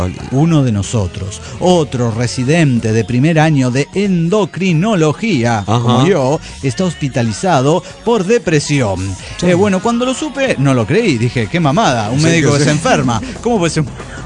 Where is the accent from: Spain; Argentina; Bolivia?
Bolivia; moved away; a cada uno que me cruzo y me dicen, ¿y tú de dónde eres? Yo decir, de Bolivia